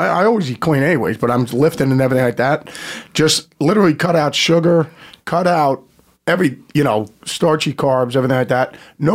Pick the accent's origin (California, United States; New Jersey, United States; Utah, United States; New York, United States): New Jersey, United States; No, I grew up in Jersey, but we never came up to the city.